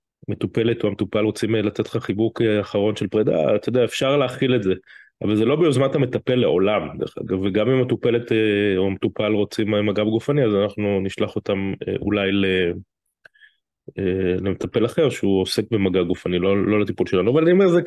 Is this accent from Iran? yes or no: no; France; כי מצד אחד בתור צרפתי ובן לאב צרפתי